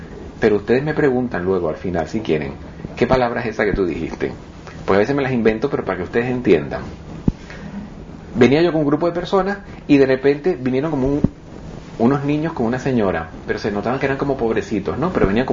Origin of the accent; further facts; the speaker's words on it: Italy; Spanish is a second language; Soy italiano.